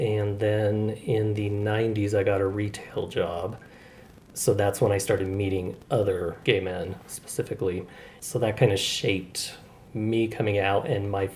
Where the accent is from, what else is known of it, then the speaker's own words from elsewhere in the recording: Brighton, Colorado, United States; Growing up in Brighton, being a small farming town at that time, whereas now it pretty much connects to Denver, but at the time it was a very small farming town